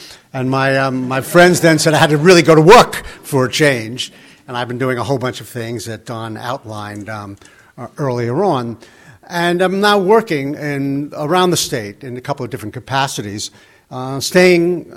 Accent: Brooklyn, New York, United States; born there; As I said, I was born in Brooklyn, and I joined the Navy, as Don observed, when I was 17.

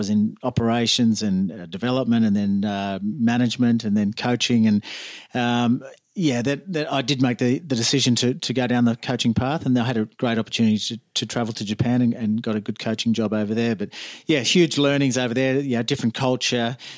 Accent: Canberra, Australian Capital Territory, Australia; I grew up in Canberra

